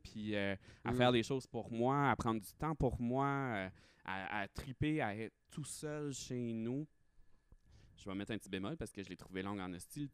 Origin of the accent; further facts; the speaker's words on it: New Brunswick, Canada; Pas mal avec ma grand-mère quand j'étais jeune au Nouveau-Brunswick.